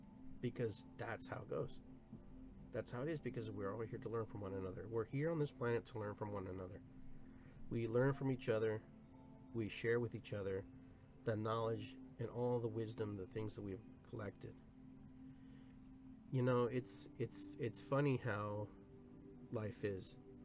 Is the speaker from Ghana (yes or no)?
no; Peru; also born or lived in South, United States; now in United States; I am from Peru. I am Latino. I am from the South.